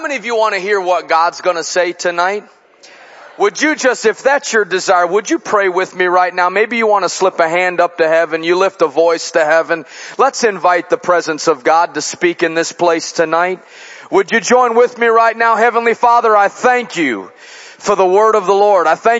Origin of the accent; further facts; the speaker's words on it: Chicago, Illinois, United States; now in Cabot, United States; I grew up in Chicago in the Midwest, and so to come to this part of the country is quite a treat.